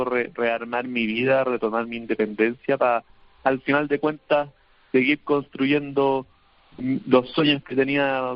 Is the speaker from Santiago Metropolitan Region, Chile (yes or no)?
yes; Santiago, Santiago Metropolitan Region, Chile; Sí, yo soy chileno y vivo en Chile, estoy acá en Santiago, 7 de la mañana acá en Chile.